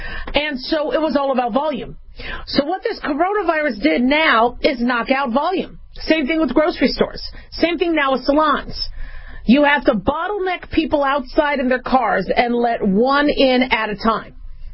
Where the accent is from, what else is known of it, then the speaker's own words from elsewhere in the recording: Las Vegas, Nevada, United States; also born or lived in California / Arizona; So growing up in Nevada, growing up in Las Vegas, I kind of grew up in California and Arizona because my folks moved a lot.